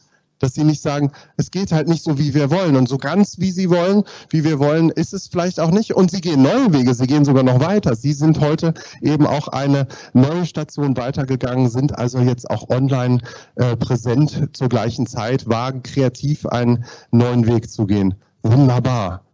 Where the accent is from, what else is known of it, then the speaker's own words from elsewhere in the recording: Göttingen, Lower Saxony, Germany; und ich komme aus Göttingen, das ist kurz davor, ja, das ist schlimm, psychisch.